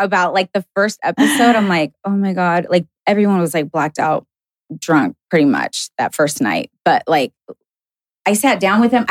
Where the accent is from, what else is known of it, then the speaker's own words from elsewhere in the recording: Sacramento, California, United States; back then when I was like working in the nightclubs and stuff back in my hometown, like Sacramento.